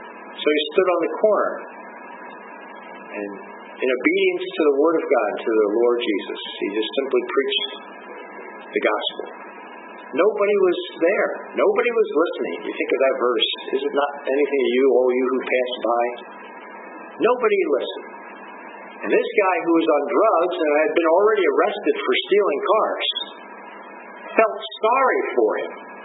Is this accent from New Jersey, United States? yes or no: yes; New Jersey, United States; You know, I come from New Jersey, as I mentioned, and it's not too far from CMML.